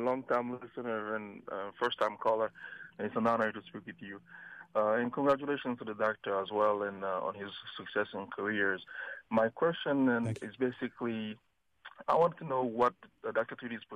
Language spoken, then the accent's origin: English; Haiti; now in United States; I'm personally from Haiti originally, and then I went to University of Maryland, College Park